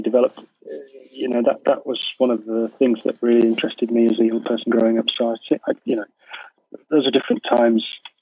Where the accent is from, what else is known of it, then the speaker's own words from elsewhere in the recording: Yorkshire and the Humber, United Kingdom; being that I'm a Yorkshireman.